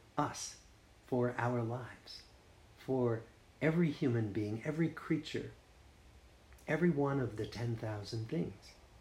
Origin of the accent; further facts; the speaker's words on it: Newton, Massachusetts, United States; I see it in my hometown of Newton